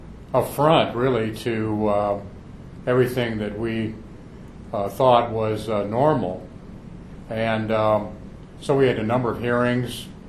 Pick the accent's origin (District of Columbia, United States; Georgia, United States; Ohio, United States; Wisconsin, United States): Ohio, United States; Findlay; Marathon Oil Company, which is in my hometown, the largest employer mm-hmm. In my hometown.